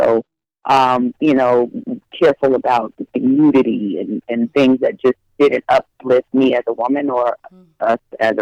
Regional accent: Colorado, United States; So growing up in Colorado, not a lot of performing arts school options at that time.

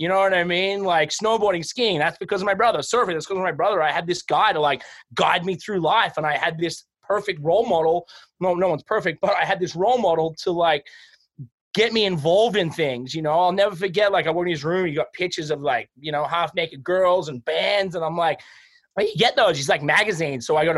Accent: Mornington, Victoria, Australia; But yeah, I was born in just a little tiny town outside of Melbourne, Australia I was born in Mornington Hospital and grew up there.

